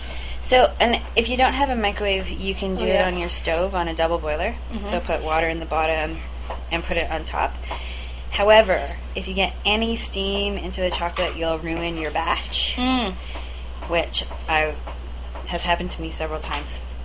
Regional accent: Alberta, Canada; And I grew up in Alberta

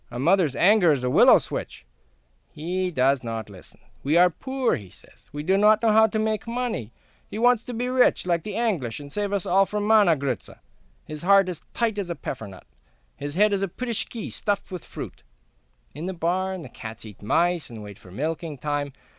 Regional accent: Western Canada, Canada; and a group of them came to Western Canada, and that's the group that I was raised among in Western Canada.

